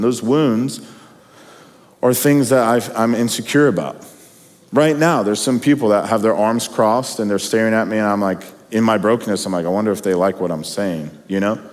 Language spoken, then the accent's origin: English; Kentucky, United States; I'm from Kentucky, so Eastern Kentucky is pretty much like District 12 from the Hunger Games.